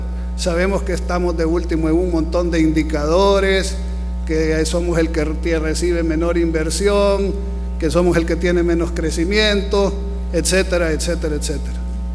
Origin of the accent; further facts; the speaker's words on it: El Salvador; muchos hemos crecido y hemos empezado a creer de que quizás el problema de El Salvador somos los salvadoreños.